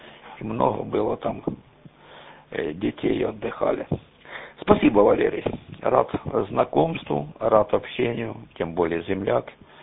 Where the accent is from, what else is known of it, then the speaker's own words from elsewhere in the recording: Lyman, Donetsk Oblast, Ukraine; now in Kropyvnytskyi, Ukraine; Я сам родом также с Донецкой области. Красный Лиман. Донецкая область. Ну, а с 83-го года живу в Кировограде.